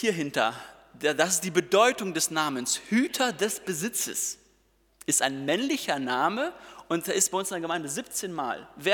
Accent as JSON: {"language": "German", "town": "Herford", "region": "North Rhine-Westphalia", "country": "Germany", "said": "ich komme aus Herford, also nicht ein Risikogebiet."}